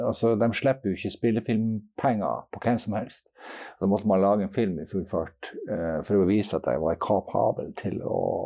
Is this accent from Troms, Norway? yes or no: yes; Tromsø, Troms, Norway; Jeg er født og oppvokst i, her i byen, i Tromsø. Og jeg er syvende generasjon, for øvrig.